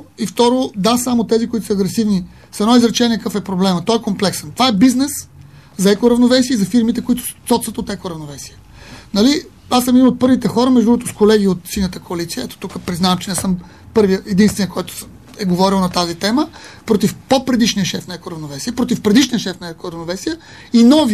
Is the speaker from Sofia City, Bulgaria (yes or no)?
yes; Sofia, Sofia City, Bulgaria; Аз съм израснал в Младост, между другото. 68 година живея в Младост и преди 7-8 години се преместих в края на Студентски град